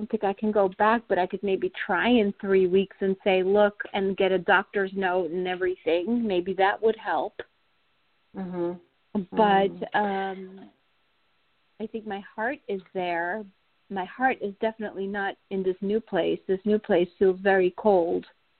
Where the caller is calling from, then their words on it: New York, United States; From New York.